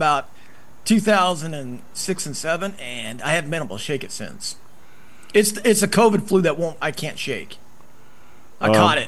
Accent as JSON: {"language": "English", "region": "Idaho", "country": "United States", "said": "because I'm going to be shipped off to Bremerton, Washington, and I'm from Idaho."}